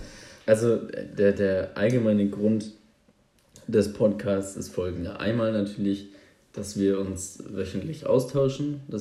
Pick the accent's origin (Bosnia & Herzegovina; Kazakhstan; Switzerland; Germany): Germany; Augsburg, Bavaria; Aus Augsburg. Ich bin geboren in Augsburg, immer noch wohnhaft in Augsburg.